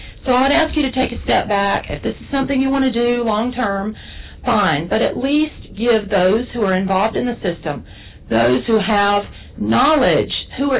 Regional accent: North Carolina, United States; So I'm afraid my little citizens in Hoke County would be forgotten. That is my hometown.

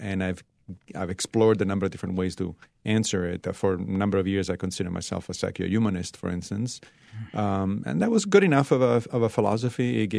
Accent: Rome, Lazio, Italy; moved away as an adult; now in United States; I grew up in Rome, and I lived there for 26 years before moving to the United States.

